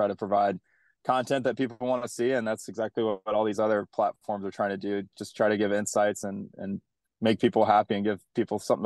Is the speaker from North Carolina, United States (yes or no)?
yes; North Carolina, United States; A lot of guys don't know much about him, but I grew up in North Carolina. We played a lot of junior golf together.